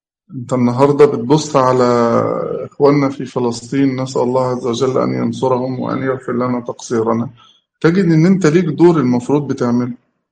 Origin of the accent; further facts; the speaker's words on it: Egypt; احنا كمصريين